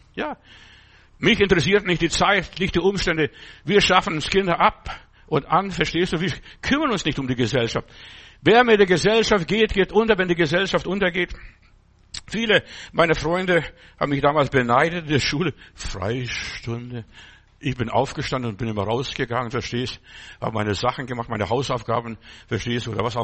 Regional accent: Bavaria, Germany; now in Berlin, Germany; Dann bin ich da, wo ich herkomme, aus Bayerischen Wald

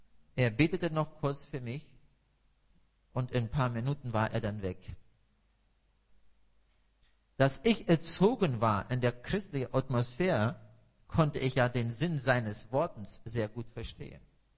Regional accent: Russia; now in Germany; Ich sage immer, dort in Russland waren wir immer die Deutschen, die Faschisten. Und als die Grenzen dann aufgingen und wir nach Deutschland konnten, und hier sind wir die Russen.

